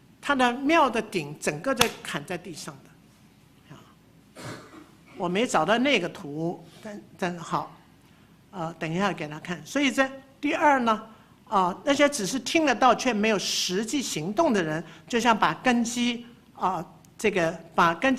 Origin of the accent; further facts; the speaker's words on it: Taiwan; 从台湾来的就熟悉台中的日月潭。我在台湾长大几十年，我没有去过这个地方。